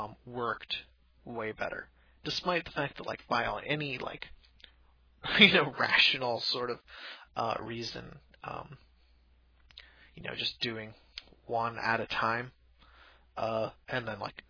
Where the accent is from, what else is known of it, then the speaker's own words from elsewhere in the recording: Wisconsin, United States; I'm from Wisconsin, which is sort of baby Russia, not in the sense that everyone from Russia moved there, but in the sense that it's sort of Russia for babies. So it's still pretty hardcore and pretty cold